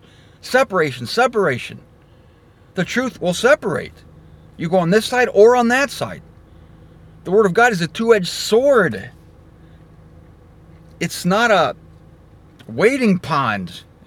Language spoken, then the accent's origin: English; Ohio, United States; And I'm a punk from Ohio